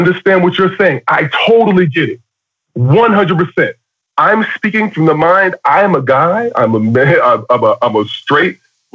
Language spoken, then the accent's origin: English; Miami, Florida, United States; also born or lived in New York / Los Angeles; now in Dallas, United States; I grew up in Miami, Florida. I was born in New York. I lived in L.A. 10 years. I'm telling you, I'm in Dallas, Texas now.